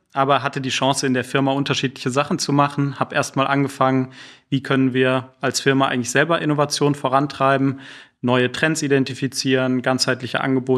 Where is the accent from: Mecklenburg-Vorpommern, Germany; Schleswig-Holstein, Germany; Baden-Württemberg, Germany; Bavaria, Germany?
Baden-Württemberg, Germany; Freiburg; moved away as an adult; Ich komme ursprünglich aus Freiburg, aus Süddeutschland, da groß geworden.